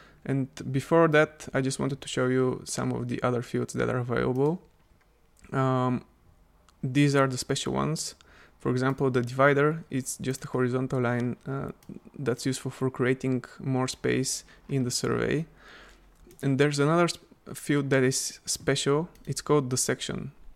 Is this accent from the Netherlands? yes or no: no; Bulgaria; I'm from Bulgaria